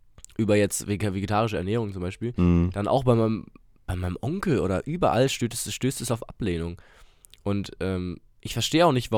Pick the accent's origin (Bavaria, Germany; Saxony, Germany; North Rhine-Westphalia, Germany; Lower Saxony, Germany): Bavaria, Germany; ich komme auch aus Franken